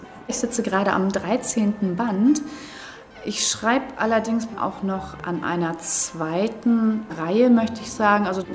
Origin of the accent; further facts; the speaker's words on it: Flensburg, Schleswig-Holstein, Germany; now in Lüneburg Heath, Germany; Ich liebe meine Heimatstadt Flensburg, in der ich ja nicht mehr lebe. Ich lebe ja an der Lüneburger Heide